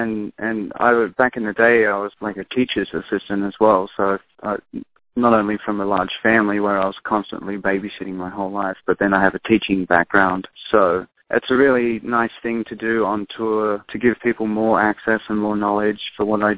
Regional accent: Australia; And that opens up conversations to talk about the Aboriginal people in my home country.

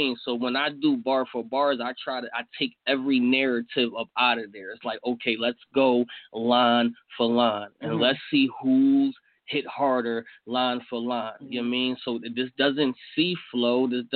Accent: Philadelphia, Pennsylvania, United States; but I am from Philadelphia, and we having a platform. I do like to bring shit back to the city

